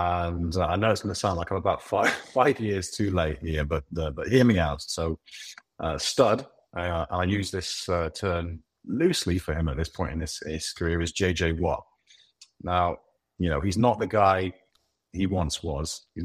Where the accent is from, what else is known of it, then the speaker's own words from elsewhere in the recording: United Kingdom; I'm British, right?